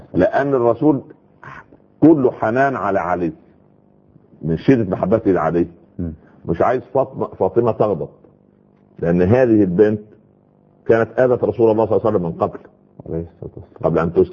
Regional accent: Upper Egypt, Egypt; حتى عندنا في الصعيد اسمه سخل برضه

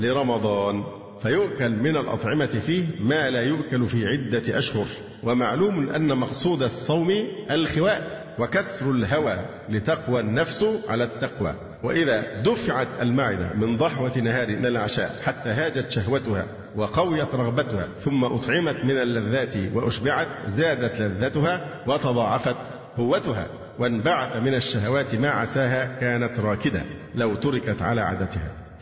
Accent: Egypt; العادات عندنا في مصر صعبة الحقيقة في موضوع الإفطار، لكن الأوضاع في السعودية الحقيقة أفضل بكثير جدا.

